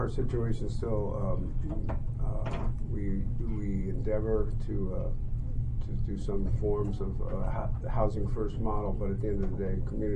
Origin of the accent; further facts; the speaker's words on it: Hyde Park, New York, United States; growing up in Hyde Park, I was, you know, a few doors down from the Hudson River Psychiatric Center